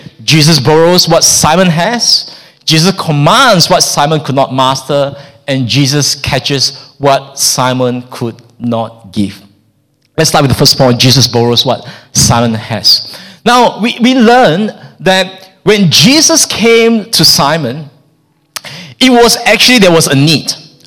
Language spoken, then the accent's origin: English; Malaysia; I'm from Malaysia.